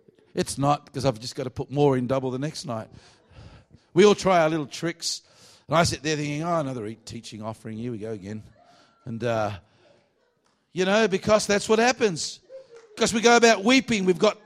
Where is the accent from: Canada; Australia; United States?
Australia; accent: Australian; I just said to God, Lord, if I'm moving to America, please don't let me lose my Aussie accent, please.